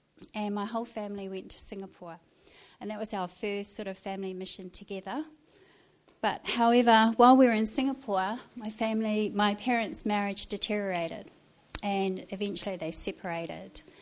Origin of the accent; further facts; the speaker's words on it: Waiouru, Manawatū-Whanganui, New Zealand; born there; I was born in 1967, which is about 50 years ago, and I was born in Waiuru, army camp.